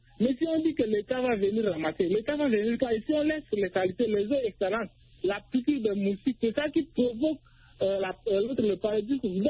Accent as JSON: {"language": "French", "region": "N'Djamena", "country": "Chad", "said": "Par exemple, ici, chez moi, en Niamena, les jeunes s'organisent par quartier."}